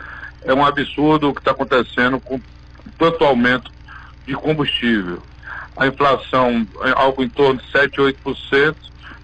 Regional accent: Campo Formoso, Bahia, Brazil; tem representado para a minha terra, para a minha Campo Formoso.

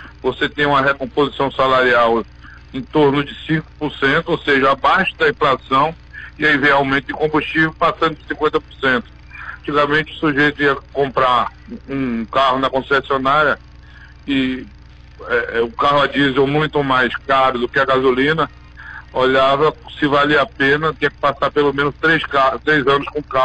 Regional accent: Campo Formoso, Bahia, Brazil; tem representado para a minha terra, para a minha Campo Formoso.

